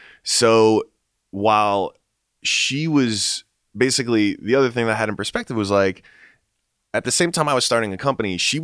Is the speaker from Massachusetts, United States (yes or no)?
no; New York, United States; born there; Like, I was born in New York.